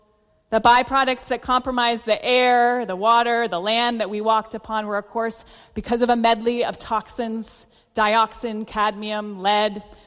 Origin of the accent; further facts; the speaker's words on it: Maine, United States; particularly the coldness that I grew up with in Maine, also the poverty, the rigidity of my faith